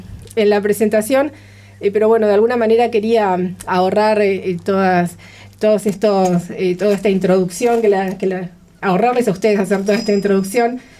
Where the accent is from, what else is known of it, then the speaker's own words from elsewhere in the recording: Argentina; cómo nos cuesta a nosotros como argentinos y argentinas asumir que el mar es parte de nuestro territorio